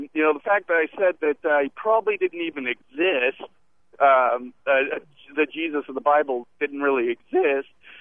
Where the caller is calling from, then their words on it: Santa Rosa, California, United States; Santa Rosa.